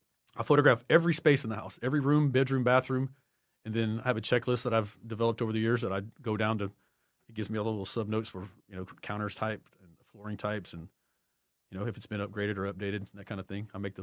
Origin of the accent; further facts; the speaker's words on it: Houston, Texas, United States; I was born in South Houston, and I've lived, you know, in Houston my whole life.